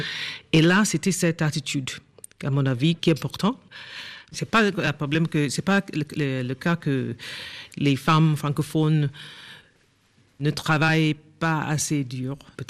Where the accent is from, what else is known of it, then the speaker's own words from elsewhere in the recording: Nigeria; Et là, j'ai grandi au Nigeria.